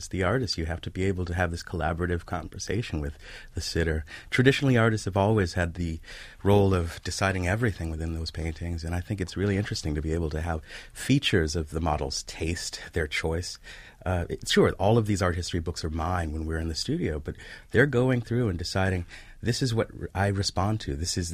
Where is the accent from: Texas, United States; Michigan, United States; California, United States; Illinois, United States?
California, United States; Los Angeles; I was coming from South Central Los Angeles, not necessarily engaging with the social elite.